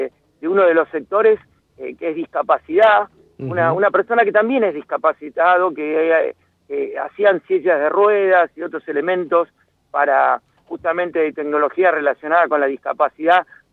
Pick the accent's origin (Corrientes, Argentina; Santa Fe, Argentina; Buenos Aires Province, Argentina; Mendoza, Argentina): Buenos Aires Province, Argentina; La Plata; yo que soy de La Plata lo conozco muy bien, todo el área de Berazategui, todo el área de La Plata